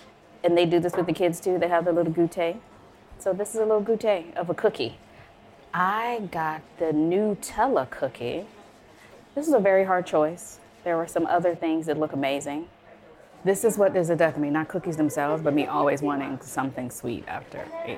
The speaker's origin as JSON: {"language": "English", "town": "Chicago", "region": "Illinois", "country": "United States", "said": "I'm a fan. I'm from Chicago, so was he, so there's that."}